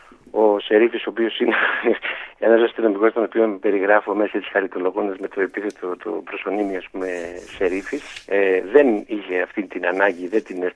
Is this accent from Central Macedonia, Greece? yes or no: yes; Triandria, Central Macedonia, Greece; Ναι, εγώ γεννήθηκα και μεγάλωσα στη Λαοκρατική Δημοκρατία της Τριανδρίας, έτσι που την αναφέρω και μέσα.